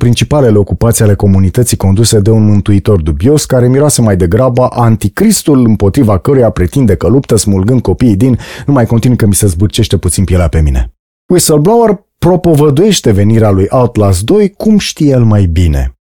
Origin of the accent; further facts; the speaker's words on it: Dumbrăvița, Brașov County, Romania; drumul de la ieșirea din satul meu natal, Dumbrăvița.